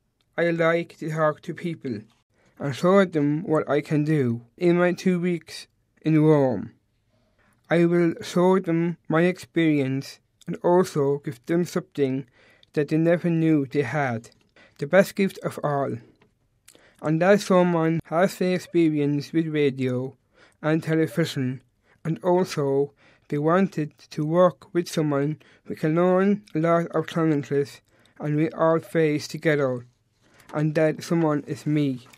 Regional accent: Leinster, Ireland; Just to introduce myself to one and all. I am from Ireland. I live in Kildare all my life.

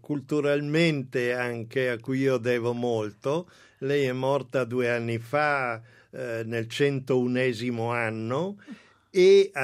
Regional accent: Padua, Veneto, Italy; now in Rome, Italy; io non dimenticare che sono a Roma ormai da una vita, ma di radici sono padovano, i miei parenti tuttora stanno a Padova

